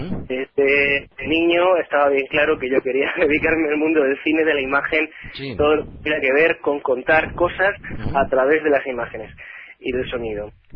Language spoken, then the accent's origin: Spanish; Region of Murcia, Spain; y yo soy murciano, de una mentalidad un poco provinciana